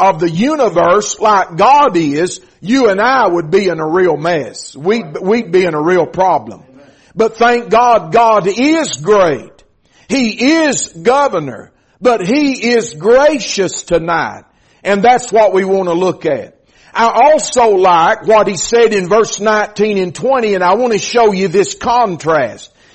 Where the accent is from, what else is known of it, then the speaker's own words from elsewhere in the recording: Georgia, United States; also born or lived in Murphy, North Carolina; I was born in Murphy, North Carolina, Tar Heel by birth. Grew up for the most part in Georgia.